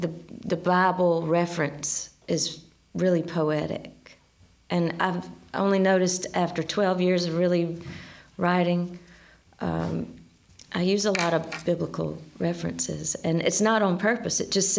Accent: the South, United States; it just kind of goes along with being a Southerner, but we went enough to get enough religion.

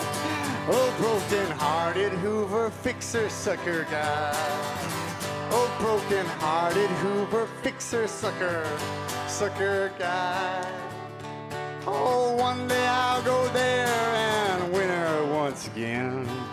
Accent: Ireland; certainly because I'm Irish anyway, I'm going to sing the song by the greatest Irish songwriter that's ever lived.

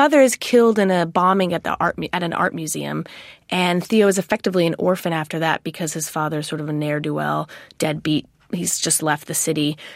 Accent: Los Angeles, California, United States; I'm from Los Angeles, so maybe it's a soft spot for me.

